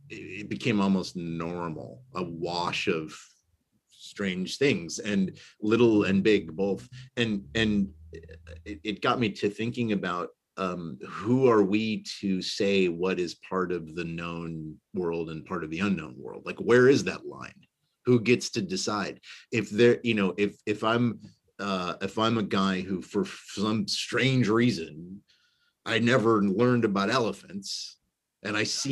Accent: Chicago, Illinois, United States; also born or lived in New York / Los Angeles; I'm a city boy, I grew up in Chicago, and then I lived in New York, you know, I lived in LA. I've only ever lived on pavement.

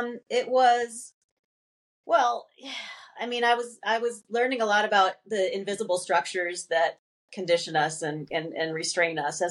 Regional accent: New England, United States; I grew up as an athlete. I grew up Catholic. I grew up in New England in this very, you know, community that thought of itself as liberal

